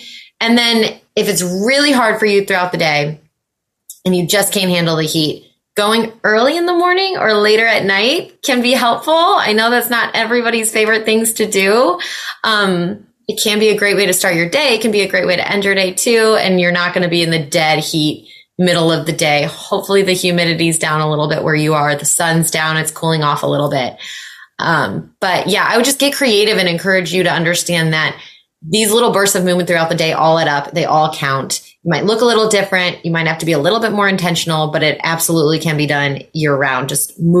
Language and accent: English; Midwest, United States; As a Midwesterner, I 1,000% can understand this. The humidity these days is disgusting.